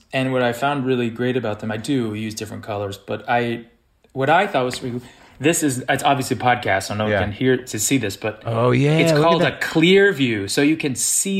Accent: Los Angeles, California, United States; I grew up in Los Angeles, yeah.

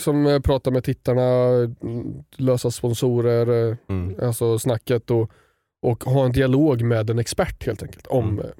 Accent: Östergötland, Sweden; accent: Östgöta dialect; Jag tror min östgötska försvinner ju.

